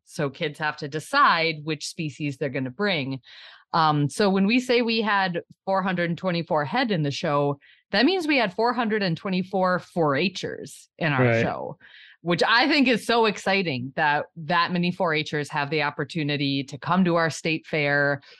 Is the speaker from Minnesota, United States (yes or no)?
yes; Minnesota, United States; I am from Le Sueur County in southern Minnesota.